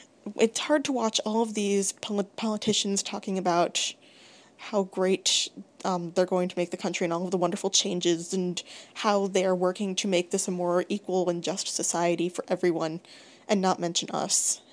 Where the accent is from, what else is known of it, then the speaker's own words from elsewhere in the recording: United States; And as an American with a disability, I found that incredibly disappointing.